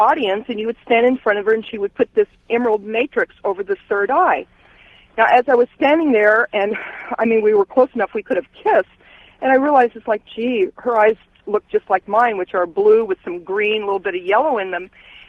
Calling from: Kansas City, Missouri, United States; I'm calling from Kansas City, Missouri.

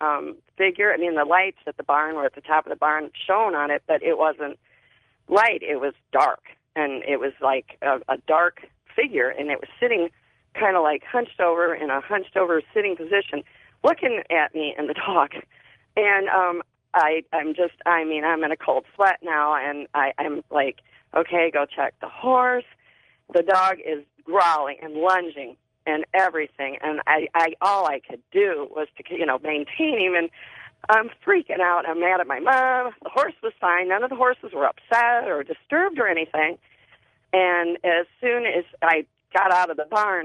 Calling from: Ohio, United States

